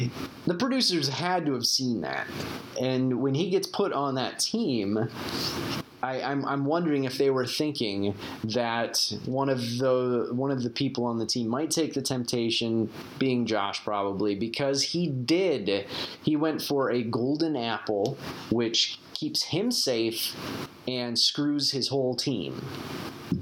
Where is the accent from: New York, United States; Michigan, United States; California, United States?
Michigan, United States; I'm from Michigan.